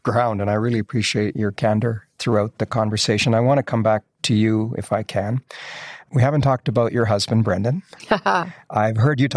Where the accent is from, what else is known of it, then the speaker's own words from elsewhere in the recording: Canada; Have we had it easy being Canadian?